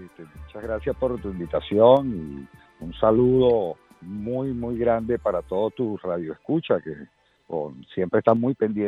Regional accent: Venezuela; moved away as an adult; also born or lived in United States; now in Spain; hace 5 años de Venezuela.

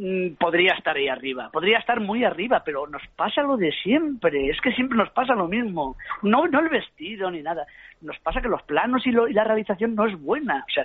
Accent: Valencian Community, Spain; yo como soy valenciano, me bañaré en la plaza del ayuntamiento.

